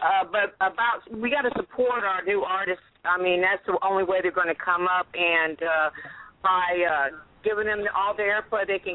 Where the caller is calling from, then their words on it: Cleveland, Ohio, United States; I'm calling from Cleveland, Ohio.